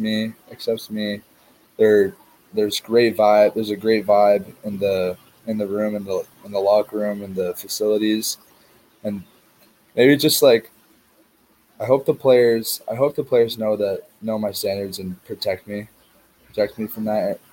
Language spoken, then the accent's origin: English; California, United States; And I'm from California, and okay, not that California has anything to do with it, but I'm like from a beach town, and a lot of guys just want to surf